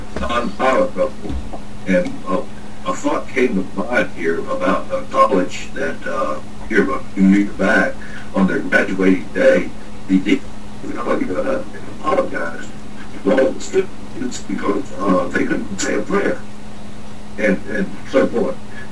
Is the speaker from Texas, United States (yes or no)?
yes; Texas, United States; I'm from Texas.